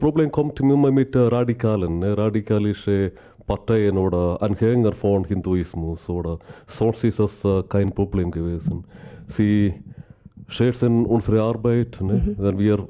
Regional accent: Kerala, India; weil Wallis und Kerala, mein Heimatkanton, ist auch stark geprägt vom Glauben

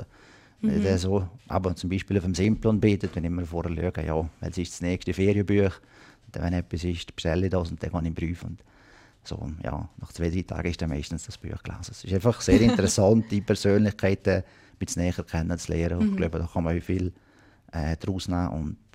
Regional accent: Valais, Switzerland

